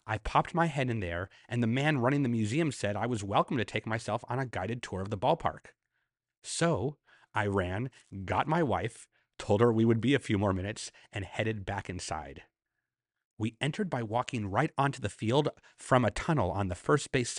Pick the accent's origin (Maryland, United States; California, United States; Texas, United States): California, United States; but I'm from California, and I had no idea the next time I'd be passing through Alabama.